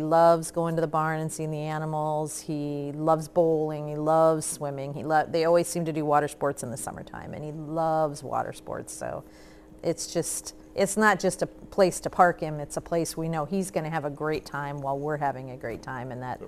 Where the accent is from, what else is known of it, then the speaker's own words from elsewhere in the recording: Cedar Rapids, Iowa, United States; I am from Cedar Rapids.